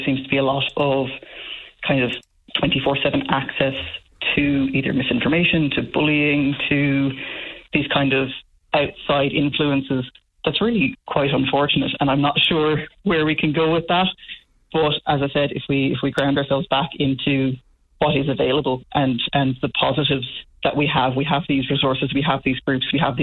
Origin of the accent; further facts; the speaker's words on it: Tralee, County Kerry, Ireland; As I said, I grew up in Tralee myself and it was a bit of a lonely existence.